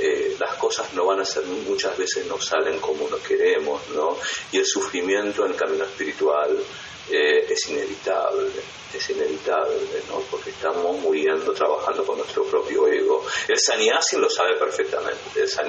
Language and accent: Spanish; Argentina; para aquellos que somos de la Argentina, desde que yo nací, ¿no?